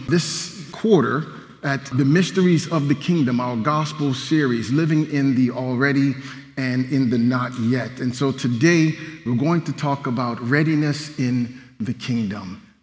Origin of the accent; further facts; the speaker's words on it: Canton, Ohio, United States; Well, growing up in Canton, Ohio, my sister and I were considered to be latchkey kids